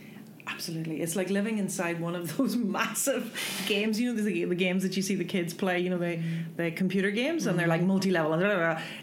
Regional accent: Parkgate, Northern Ireland, United Kingdom; I come from Northern Ireland, so I wasn't in any networking network. Mm. Okay, so I lived in Ballyclare. Well, Parkgate, actually, which is just outside Ballyclare, which is just outside Belfast, which is just outside Britain.

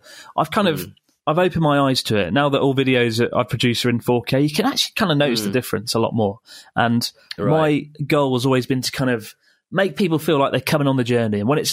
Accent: Canada; from Canada.

